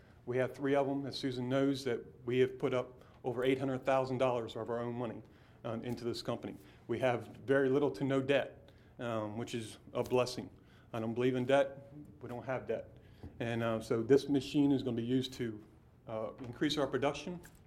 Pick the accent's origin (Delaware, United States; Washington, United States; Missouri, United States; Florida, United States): Delaware, United States; I'm born and raised in Delaware.